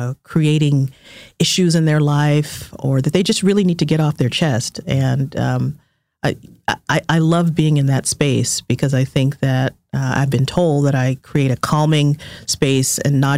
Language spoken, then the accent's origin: English; California, United States; Always my dream growing up in California as a young African-American girl to attend an HBCU.